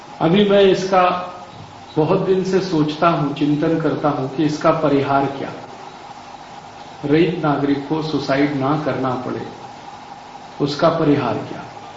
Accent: Aligarh, Uttar Pradesh, India; मेरा जिला उत्तर प्रदेश में अलीगढ़

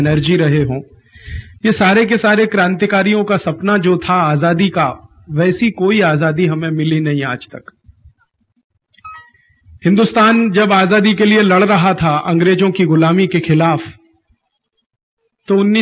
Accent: North India, India; गुजराती भाषा में समझ पाता हूं, बोलने का अभ्यास नहीं है। उत्तर भारत का रहने वाला हूं, मेरी मातृभाषा हिंदी है, इसलिए मैं मुश्किल में गुजराती में बात नहीं कर पाता, बहुत तकलीफ होती है। हिंदी बोलना मेरे लिए थोड़ा ज्यादा आसान है

